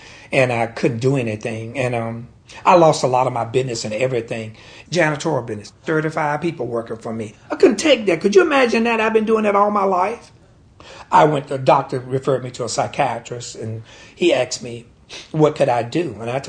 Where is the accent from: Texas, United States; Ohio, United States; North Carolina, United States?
North Carolina, United States; Oxford; born there; I was born in Grammar County, Oxford, April the 1st, 1942. Oxford was a quiet community. Wasn't anything exciting here.